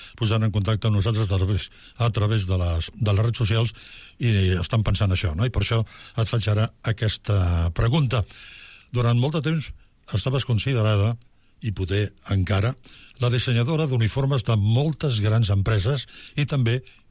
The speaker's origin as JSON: {"language": "Catalan", "town": "Barcelona", "region": "Catalonia", "country": "Spain", "tie": "born or raised there", "said": "jo jugava al meu barri, al Poble Sec"}